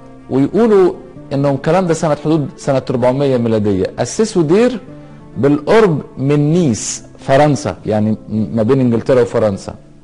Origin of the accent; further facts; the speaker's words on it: Egypt; ليقدس الأرض ويقدس بلدنا مصر